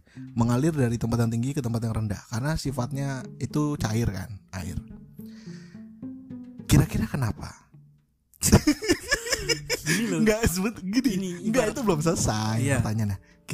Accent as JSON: {"language": "Indonesian", "region": "Jakarta", "country": "Indonesia", "said": "karena saya orang Jakarta juga."}